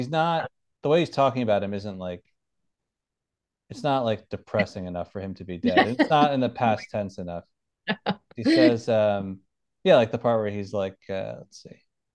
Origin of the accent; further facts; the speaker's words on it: Teaneck, New Jersey, United States; I'm from Teaneck, New Jersey. So it's like, okay. And my childhood home is like literally near the Hackensack border.